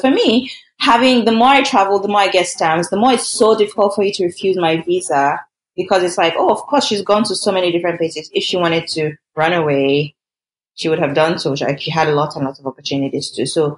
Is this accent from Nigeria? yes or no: yes; Nigeria; moved away as an adult; I grew up in Nigeria. Like for like the first 22 years, I didn't travel anywhere. Like I was in Nigeria.